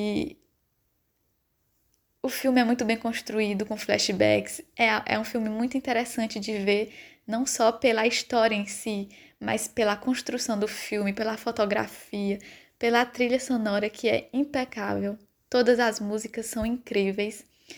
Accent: Northeast Region, Brazil; ele se passa no Nordeste do Brasil, que é de onde eu venho.

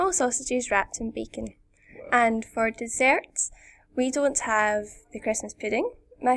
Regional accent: Irvine, Scotland, United Kingdom; I'm 23 and I'm from Irvine in Scotland.

